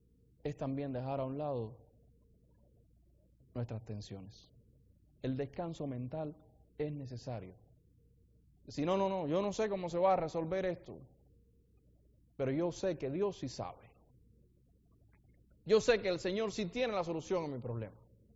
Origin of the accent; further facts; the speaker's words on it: Cuba; moved away; Cuando yo salí de Cuba, dije, bueno, ahora salí del comunismo